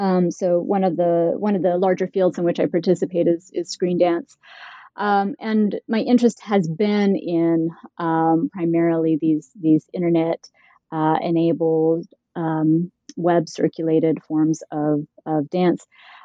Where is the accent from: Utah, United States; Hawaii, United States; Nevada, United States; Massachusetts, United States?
Utah, United States; also born or lived in Idaho; I grew up in Utah and Idaho, and I grew up within a very conservative faith community.